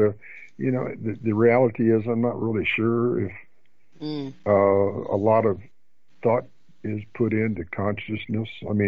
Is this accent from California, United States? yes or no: yes; San Diego, California, United States; Now, I'm a SeaWorld advocate. I was raised in San Diego.